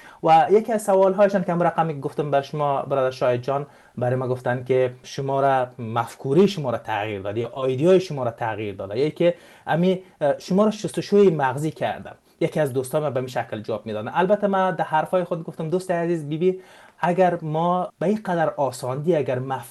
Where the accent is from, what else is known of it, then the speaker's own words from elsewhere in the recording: Afghanistan; accent: Dari; ما افغان هستیم، اینا به زبان لهجه دری گپ میزنیم با هم دیگر و صحبت میکنیم.